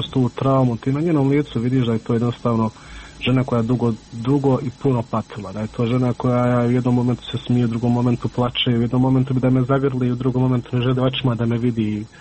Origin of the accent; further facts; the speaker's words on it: Miljevina, Republika Srpska, Bosnia & Herzegovina; mi smo svi gore iz Miljevine.